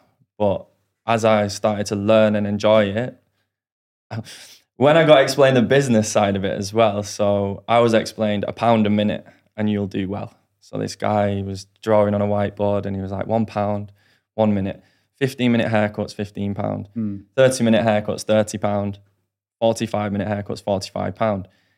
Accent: Bolton, North West England, United Kingdom; I'm from Bolton. So a small town just outside of Manchester.

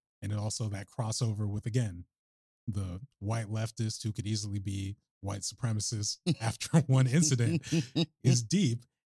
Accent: Oregon, United States; growing up in Oregon, I feel like, is giving me perspective on, is just like, these labels are just labels.

